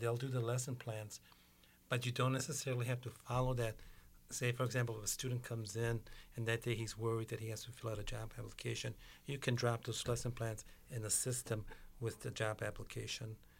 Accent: Racine, Wisconsin, United States; also born or lived in Twin Cities; Well, I was born and raised in Racine, but I lived 30 years in the Twin Cities, and in August it'll be 5 years that I've been back.

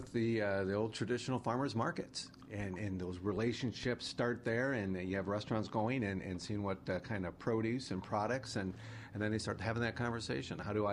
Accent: Cedarburg, Wisconsin, United States; I've grown up in a number of tourism towns. I grew up in Cedarburg, formative years in Wisconsin Dells. So I've been around it all my life.

